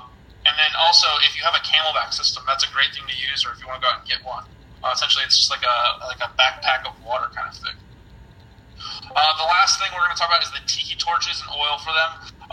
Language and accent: English; Pennsylvania, United States; I mean, I'm from Pennsylvania, so I might not be used to the climate. I've been living in the South the last couple months